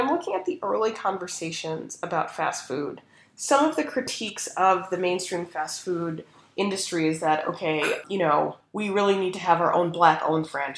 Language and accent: English; Chicago, Illinois, United States; I would spend a lot of time in my hometown of Chicago.